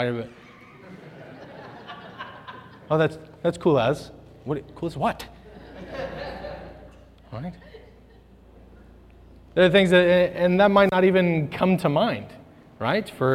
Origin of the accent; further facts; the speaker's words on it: United States; I'm American. I love New Zealand, but I'm American.